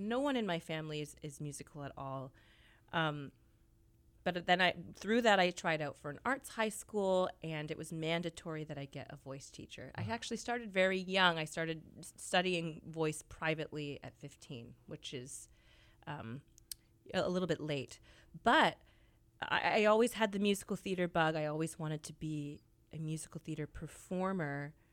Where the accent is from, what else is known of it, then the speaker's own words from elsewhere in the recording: Canada; now in United States; being a Canadian, it was my ticket into New York and to be in this country.